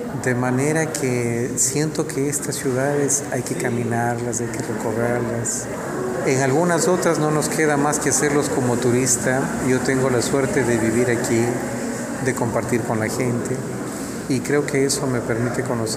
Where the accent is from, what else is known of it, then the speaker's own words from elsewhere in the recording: Quito, Pichincha, Ecuador; Yo vengo de Quito, y Quito también es una ciudad patrimonio cultural de la humanidad.